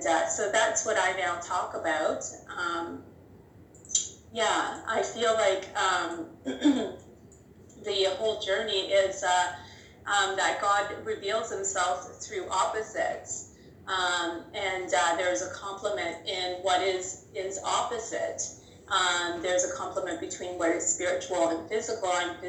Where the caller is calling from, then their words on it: Hamilton, Ontario, Canada; I'm calling from Hamilton, Ontario, Canada.